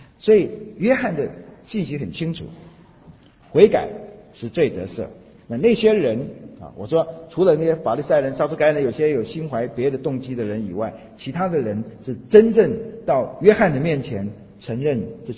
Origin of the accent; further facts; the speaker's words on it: China; 问题不是韩国人，问题也不是我们中国人，问题是日本人。